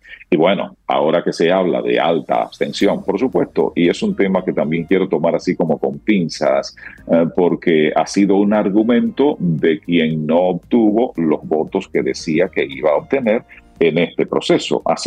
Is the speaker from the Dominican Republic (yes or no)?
yes; Dominican Republic; Y la nota que tenemos como República Dominicana es mala.